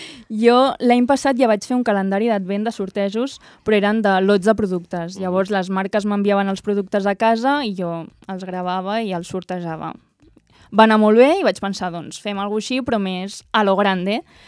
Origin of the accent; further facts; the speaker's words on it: Llançà, Catalonia, Spain; jo soc de Llançà, un poble molt petit